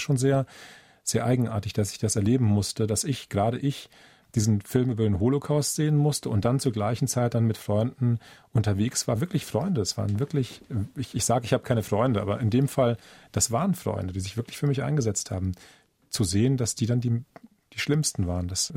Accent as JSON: {"language": "German", "town": "Langen", "region": "Hesse", "country": "Germany", "tie": "born or raised there", "said": "Meine Heimatstadt war die Hochburg der FAP. Das war Langen in der Nähe von Frankfurt in Hessen."}